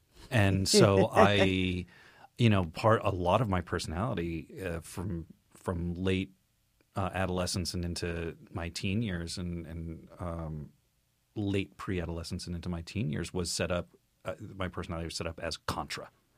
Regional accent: Texas, United States; growing up in Texas and watching that shit happen on the ground with Rove and W and everything

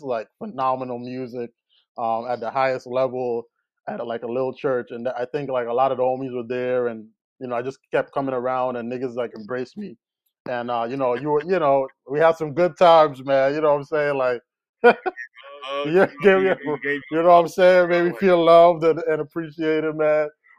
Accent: U.S. Virgin Islands; now in Maryland, United States; I moved to Maryland from the Virgin Islands in 2009.

